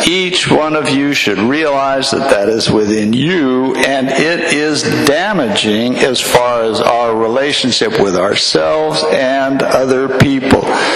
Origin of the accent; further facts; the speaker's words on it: California, United States; I grew up in Southern California, just outside of Los Angeles.